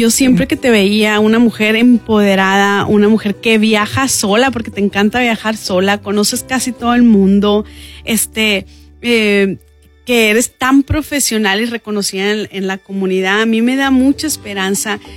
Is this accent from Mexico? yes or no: yes; Babiácora, Sonora, Mexico; en un pueblo como Cumpas, o como yo, que soy de Babiácora, o otro pueblo chiquito